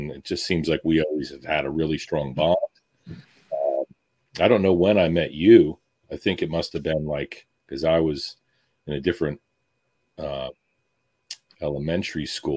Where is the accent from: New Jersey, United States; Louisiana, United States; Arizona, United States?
New Jersey, United States; We grew up together in the Pine Barrens in New Jersey